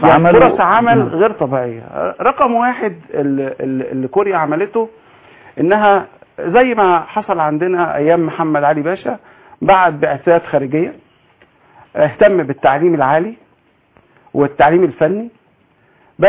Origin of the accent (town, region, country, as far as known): Egypt